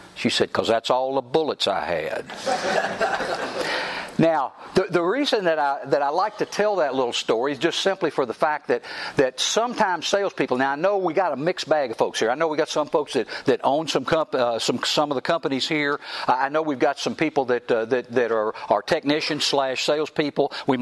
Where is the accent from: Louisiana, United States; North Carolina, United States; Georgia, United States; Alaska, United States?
Georgia, United States; I talk fast, and I'm from Georgia, but I talk fast, and I got a lot of South in my mouth.